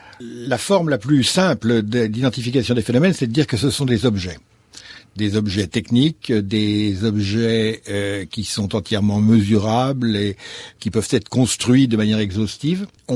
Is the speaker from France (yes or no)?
yes; France; quand on est français